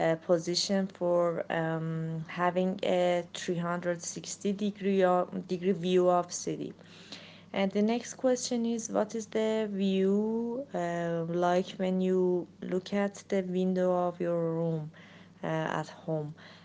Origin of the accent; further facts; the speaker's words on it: Borujerd, Lorestan, Iran; English is a second language; My hometown, Burujerd, is located in the west of Iran